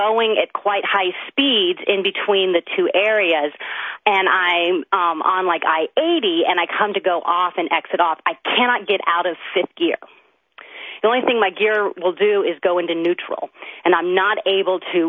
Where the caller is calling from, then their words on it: Philadelphia, Pennsylvania, United States; I'm calling from Philadelphia.